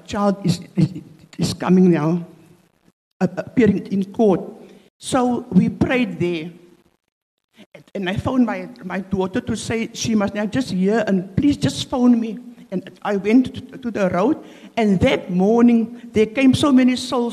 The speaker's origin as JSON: {"language": "English", "town": "Mitchell's Plain", "region": "Western Cape", "country": "South Africa", "tie": "born or raised there", "said": "Beacon Valley, Mitchell's Plain."}